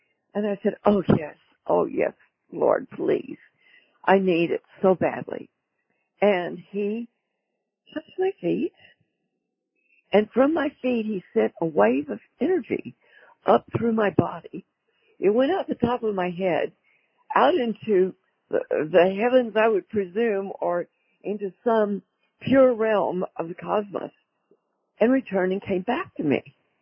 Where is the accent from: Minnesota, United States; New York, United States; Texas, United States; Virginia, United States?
Texas, United States; one of the things I really do like so much about my home country of North Texas is the springs and the falls are just awesome.